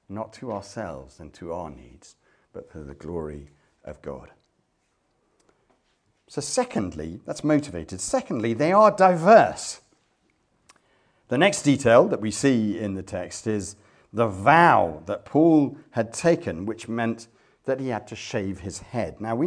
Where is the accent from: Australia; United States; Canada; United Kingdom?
United Kingdom; now in Belgium; And so it's always a bit awkward when I'm a British missionary and I've got used to doing that in a Belgian culture